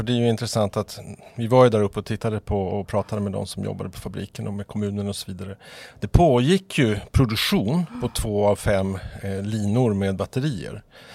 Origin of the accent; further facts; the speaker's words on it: Luleå, Norrbotten County, Sweden; born there; now in Stockholm, Sweden; Ja, jag är född i Luleå och bor i Stockholm